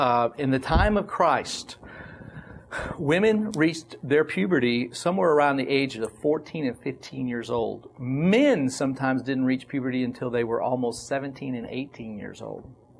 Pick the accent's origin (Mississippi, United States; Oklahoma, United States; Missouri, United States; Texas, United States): Oklahoma, United States; Yeah, I grew up in Oklahoma.